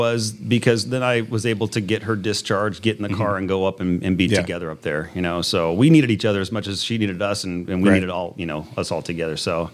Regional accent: Chico, California, United States; Yeah, I grew up in Chico. It was a party town.

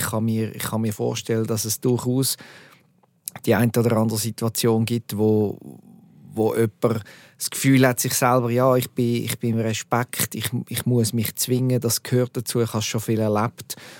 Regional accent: Zurich, Switzerland; Er hat da aus meiner Warte als Zürcher ein bisschen Farbe in die ganze Weltcup-Geschichte gebracht

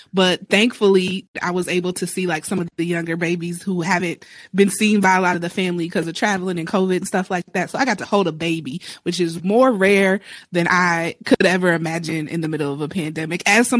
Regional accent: Milwaukee, Wisconsin, United States; I'm from Milwaukee, born and raised, but my mom sent me off to Howard

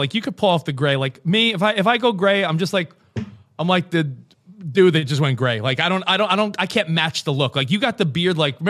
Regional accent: New York, United States; now in Los Angeles, United States; I'm a New Yorker and we've been out here like 5 years. So I feel saying LA is inaccurate because she's so Texas and I'm so New York.

